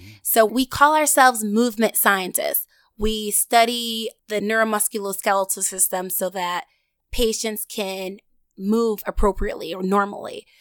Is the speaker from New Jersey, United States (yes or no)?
no; Buffalo, New York, United States; it's just truly been a blessing just to work there and serve my hometown, the community of Buffalo.